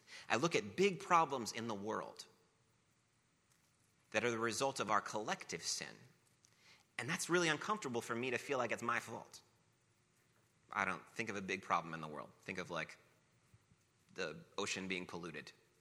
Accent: United States; That is important to me because I'm American.

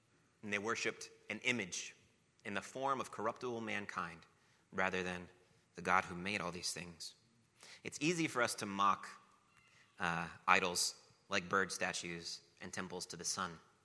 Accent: United States; That is important to me because I'm American.

